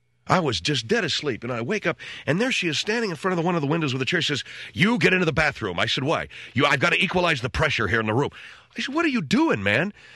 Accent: California, United States; I'm from California. What do I know from a tornado watch?

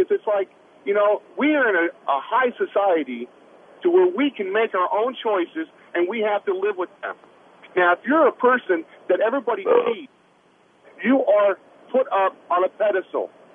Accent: United States; No, listen to me. I'm American.

